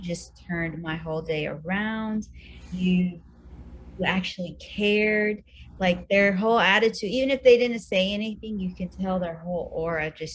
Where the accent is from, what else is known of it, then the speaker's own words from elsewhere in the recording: India; because she's Indian and I'm Indian